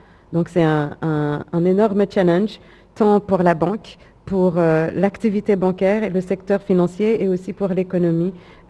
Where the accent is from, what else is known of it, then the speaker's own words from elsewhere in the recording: Paris, Île-de-France, France; c'est ce qui m'a attirée aux Comores, puisque moi-même, je viens de Paris.